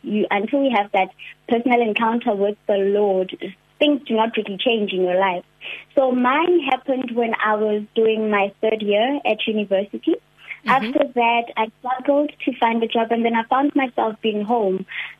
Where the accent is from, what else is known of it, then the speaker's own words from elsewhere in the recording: Carletonville, Gauteng, South Africa; now in Rustenburg, South Africa; Originally, I come from Carltonville, but now I reside in Rustenburg.